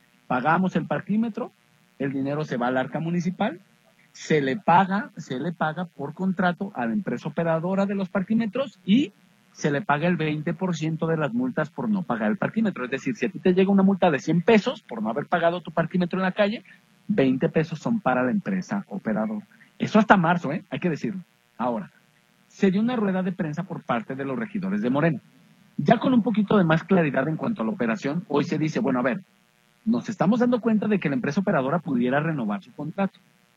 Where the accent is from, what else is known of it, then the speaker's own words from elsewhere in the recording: Guadalajara, Jalisco, Mexico; tiene que quedarnos claro como tapatíos, como ciudadanos de esta ciudad